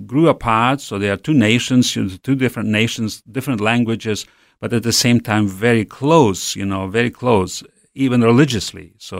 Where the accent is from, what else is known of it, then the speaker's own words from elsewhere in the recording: Siberia, Russia; I grew up in Siberia, in West Siberia, and they became followers of Christ shortly after the wartime. You know, they were teenagers during the wartime, my parents, and so I already was born in a Christian family.